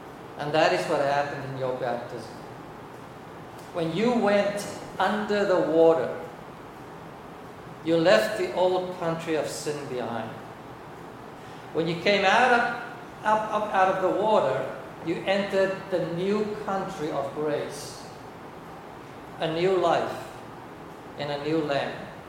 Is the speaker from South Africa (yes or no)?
yes; South Africa; first language Afrikaans; English is a second language; now in United States; When I was living in South Africa, I spoke Afrikaans. That was my language of choice. That was my mother tongue. That is my mother tongue. And then 29 years ago, when Annalise and I decided to move to the United States, and ever since, I have been speaking English.